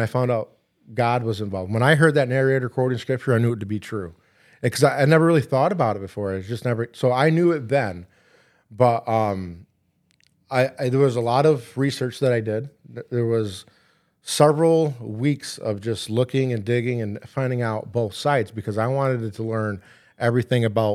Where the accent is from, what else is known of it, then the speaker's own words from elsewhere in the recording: Watertown, United States; I'm from here. I'm from Watertown.